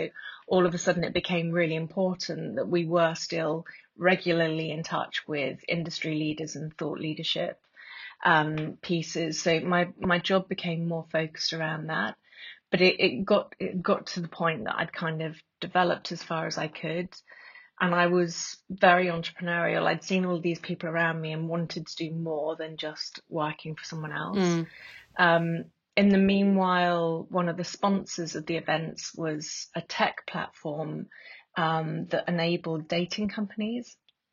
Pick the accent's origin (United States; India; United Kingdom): United Kingdom; Bristol, South West England; I grew up in Bristol. I hated my accent.